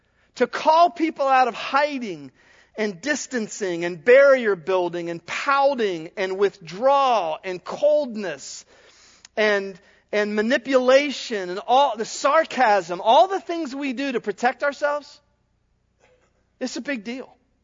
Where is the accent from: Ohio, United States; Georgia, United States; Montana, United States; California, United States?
Ohio, United States; When I was a senior in high school, I was coming over Statens Bridge Road in my hometown, and it was September 17th, 1979, and there had been a severe flood in our area, and Muskingum River was flooded over its banks.